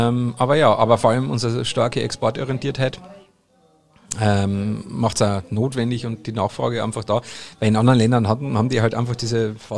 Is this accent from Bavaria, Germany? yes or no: yes; Bavaria, Germany; Also sowas Vergleichbares gab es in meiner Heimat auch, aber so ist es ja in Bayern